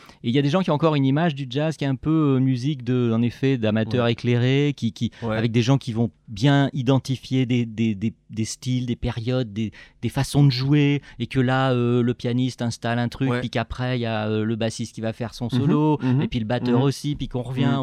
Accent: Corsica, France; moi je suis corse d'origine.

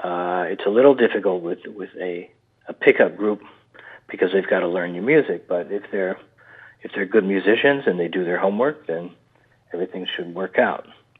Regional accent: Dallas, Texas, United States; now in New York, United States; I grew up in Dallas

